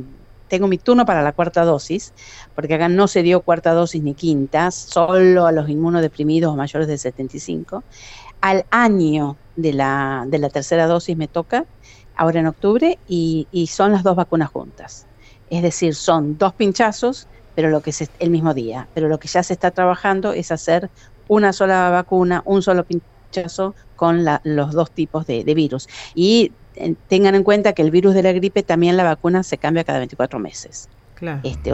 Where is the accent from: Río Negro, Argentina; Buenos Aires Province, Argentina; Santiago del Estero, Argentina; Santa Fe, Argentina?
Buenos Aires Province, Argentina; Trenque Lauquen; Hospital Municipal de Trenquelauquen, que es de donde yo soy, nacida